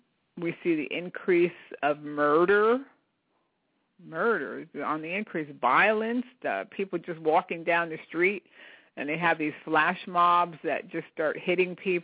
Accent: United States; I'm glad I grew up in America.

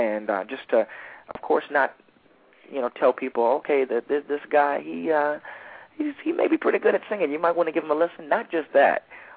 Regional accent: Flint, Michigan, United States; Well, I'm from Michigan, and I still live in Michigan.

